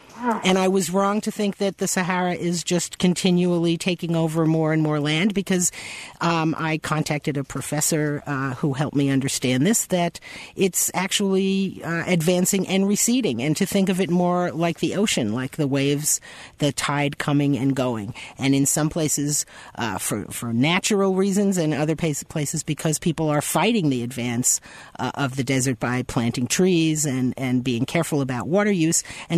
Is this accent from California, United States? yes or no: no; Brooklyn, New York, United States; accent: New York; now in Washington, United States; I grew up in Brooklyn, New York. I used to have much more of a New York accent, but living in Washington and listening to NPR and being careful about speech, my accent has changed over the years.